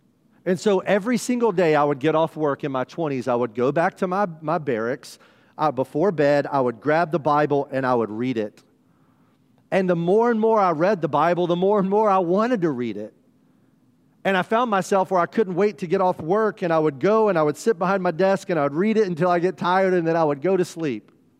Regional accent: South Carolina, United States; Like, I grew up in South Carolina, in and out of church.

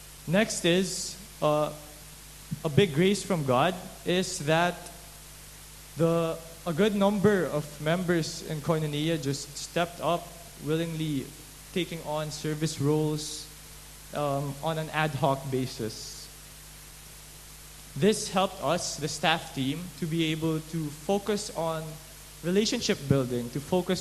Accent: Philippines; from the Philippines.

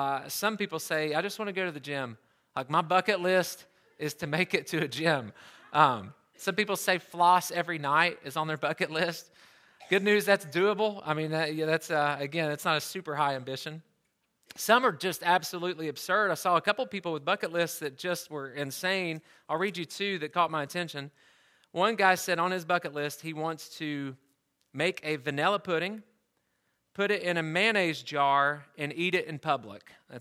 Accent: the South, United States; I grew up in the South and just think, everybody everywhere has heard of Jesus.

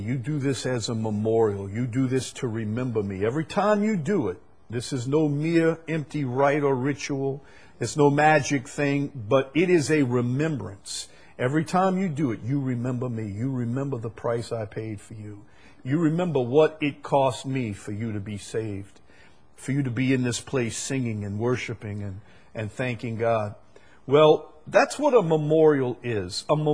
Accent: Chalmette, Louisiana, United States; I grew up in Chalmette in the shadow, almost in the shadow of the Chalmette battlefield and the Chalmette Museum.

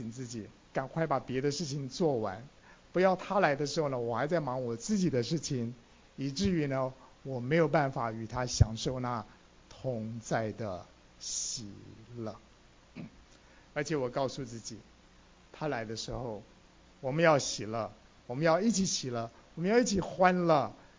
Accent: China; 但是我们中国人也说什么？论心，什么？论心没有完全人，对不对？

